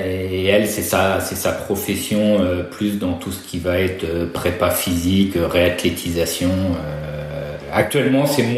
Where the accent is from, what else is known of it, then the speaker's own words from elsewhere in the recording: Nantes, Pays de la Loire, France; je suis revenu dans ma région natale, donc à Nantes.